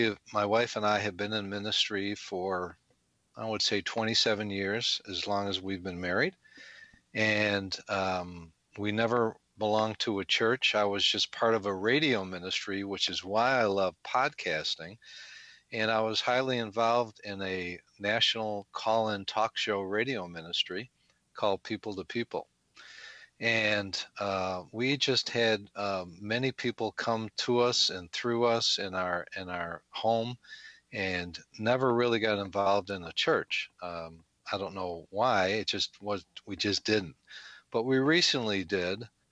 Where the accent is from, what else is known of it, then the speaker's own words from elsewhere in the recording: Chicago, Illinois, United States; I'm from the Chicago area